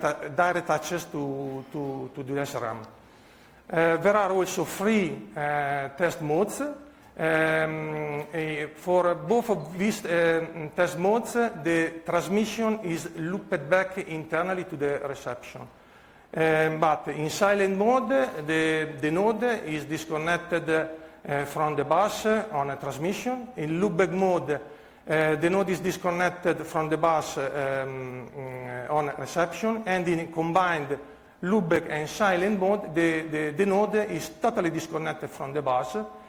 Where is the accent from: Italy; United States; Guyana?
Italy; English is a second language; and I come from Italy.